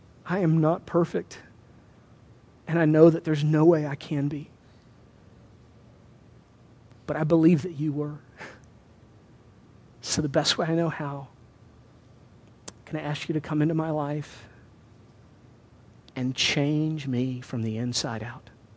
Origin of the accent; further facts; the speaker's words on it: Houston, Texas, United States; Listen, I lived in the panhandle for a while. I'm from Houston originally. I didn't think I had an accent for a long time.